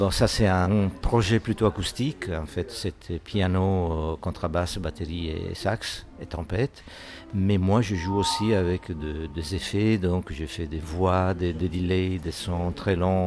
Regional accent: Sardinia, Italy; French is a second language; moi je viens d'un petit village de la Sardaigne.

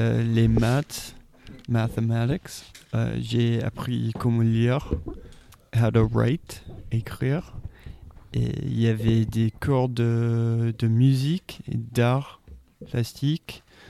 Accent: Philadelphia, Pennsylvania, United States; French is a second language; je suis fier de Philadelphie, du coup je vais dire Philadelphie.

